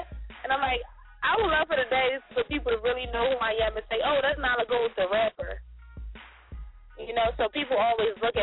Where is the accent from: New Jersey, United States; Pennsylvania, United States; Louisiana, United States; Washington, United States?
Pennsylvania, United States; Philadelphia; or if I say I'm from North Philly, then there's the whole big misconceptions about North Philly.